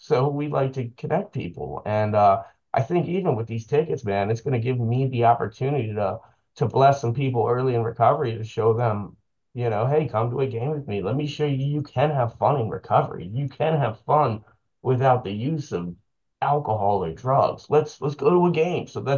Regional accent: Edgewood, Maryland, United States; I get to give back because I grew up in Edgewood in Harford County, so I get to give back to a community which I ravaged.

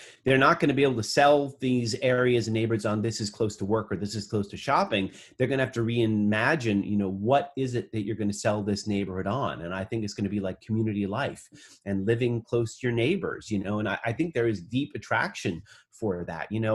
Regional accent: Towson, Maryland, United States; You know, I grew up here. I'm from Towson originally.

